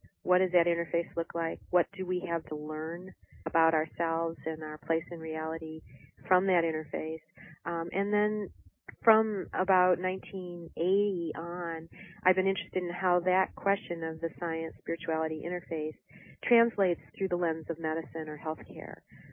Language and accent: English; Detroit, Michigan, United States; I grew up in Detroit in, you know, the 60s and 70s